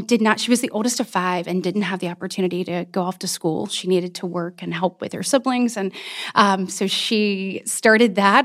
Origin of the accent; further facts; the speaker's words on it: Enterprise, Alabama, United States; So growing up, I grew up in a more rural community in Coffee County, which is it's an agriculture, military, small business community.